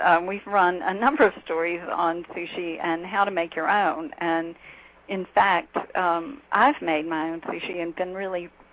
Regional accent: Mississippi, United States; But I can tell you, I grew up in Mississippi, and a place that has an incredible food gestalt

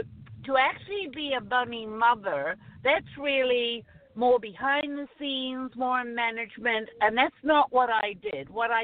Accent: New Zealand; moved away as an adult; Yeah, well, I'm from New Zealand. So that's the accent, if anybody's wondering about that. And so to leave New Zealand at the age of 18, I was quite adventurous.

